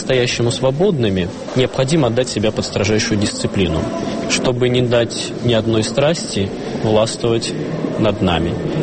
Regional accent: Kimry, Tver Oblast, Russia; Город Кимры, Тверская область.

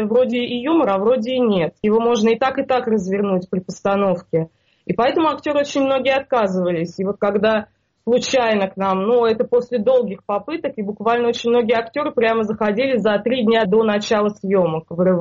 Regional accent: Kineshma, Ivanovo Oblast, Russia; В принципе, я не из Иванова, я из Кинешмы. Это находится примерно вот в 2 часах езды от Иванова. То есть это прямо вот такая настоящая провинция.

